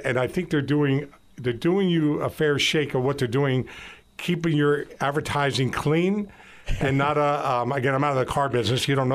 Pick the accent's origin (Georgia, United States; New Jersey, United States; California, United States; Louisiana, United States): New Jersey, United States; I'm from New Jersey. I speak a lot of languages.